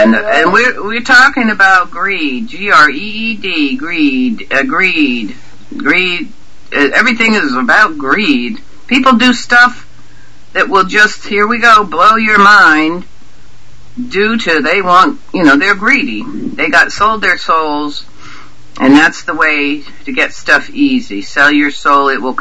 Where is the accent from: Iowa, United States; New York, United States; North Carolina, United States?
New York, United States; Woodstock; born there; I told you that I was born around here near Woodstock. I lived in Woodstock for many years, you know, and I still live, you know, about 40 minutes away from Woodstock.